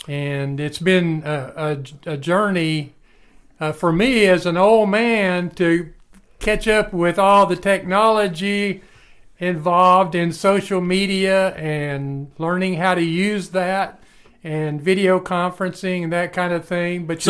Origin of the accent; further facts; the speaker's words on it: North Carolina, United States; I grew up in North Carolina and came on staff with Campus Crusade for Christ way back when I was 24 years old. I'm 75 now.